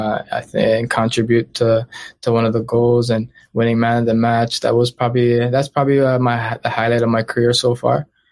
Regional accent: Toronto, Ontario, Canada; You know, obviously I'm from Toronto.

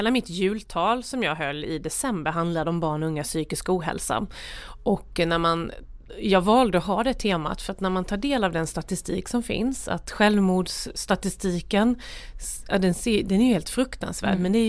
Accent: Småland, Sweden; Jag är smålänning.

